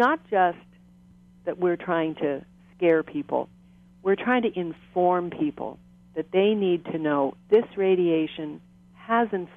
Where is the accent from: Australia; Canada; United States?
Canada; I'm a Canadian, first of all. We don't think that way.